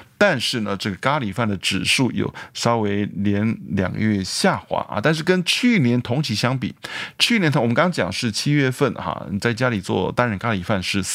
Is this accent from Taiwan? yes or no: yes; Taiwan; now in United States; 比如说像我从台湾来嘛，台湾跟美国的这个那币值直接换算也是没意思的啊